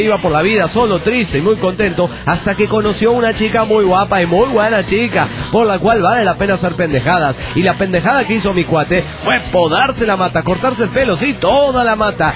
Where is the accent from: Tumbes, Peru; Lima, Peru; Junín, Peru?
Lima, Peru; yo como soy latina de Lima, Perú...